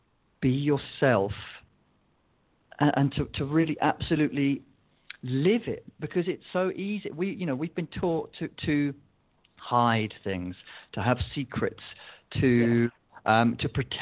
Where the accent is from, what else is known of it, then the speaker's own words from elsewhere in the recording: England, United Kingdom; I grew up in England, and English society is quite reserved